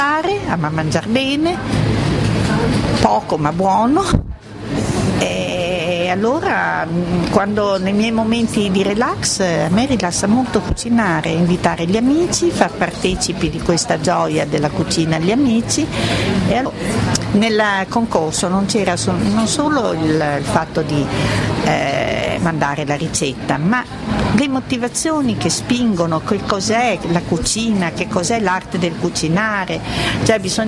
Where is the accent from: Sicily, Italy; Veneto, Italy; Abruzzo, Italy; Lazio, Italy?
Abruzzo, Italy; Io vengo dall'Abruzzo e quindi la mia ricetta è una ricetta abruzzese.